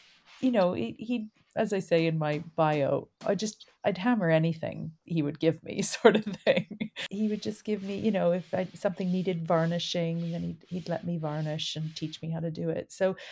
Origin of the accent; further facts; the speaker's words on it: Saskatchewan, Canada; I'm very lucky where I grew up in Saskatchewan, we have lots of space. And my dad was able to get his dad's woodworking shop moved onto our farm.